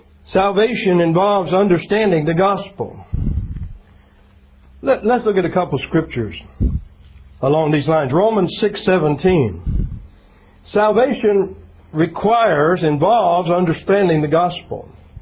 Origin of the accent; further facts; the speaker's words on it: Florida, United States; When my wife and I were, when I graduated from Bible college and went back to my hometown, Florida